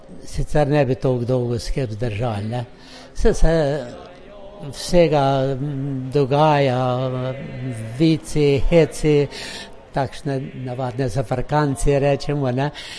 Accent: Brežice, Lower Sava, Slovenia; v naši občini Brežiški, mi smo iz Brežiške občine

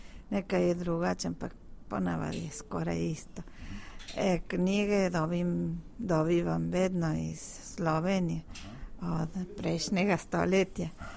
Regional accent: Argentina; born there; Slovenian is a second language; jaz sem rojena v Argentini in moj oče je šel v Kordo po drugi svetovni vojni

